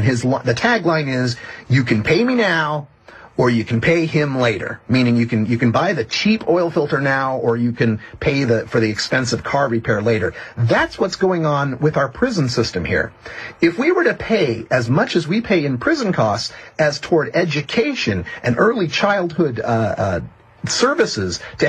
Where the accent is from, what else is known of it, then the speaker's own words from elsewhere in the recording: Oregon, United States; Vermont, Michigan, Connecticut, and my home state of Oregon